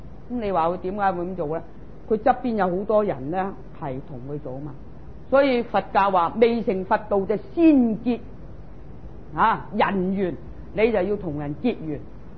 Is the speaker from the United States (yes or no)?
no; China; 我哋中国人话：智不立如无陀之舟，无含之马